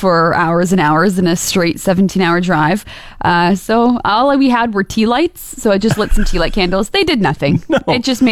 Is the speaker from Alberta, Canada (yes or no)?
yes; Fort McMurray, Alberta, Canada; Growing up in Fort McMurray, there's farms everywhere.